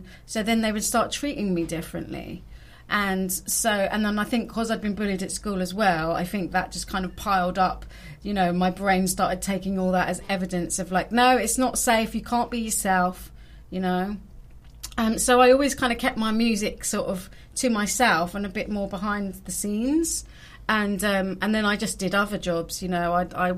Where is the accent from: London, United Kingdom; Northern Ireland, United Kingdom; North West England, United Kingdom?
London, United Kingdom; Well, I was born in London. I grew up in London and I was always into music from quite a young age.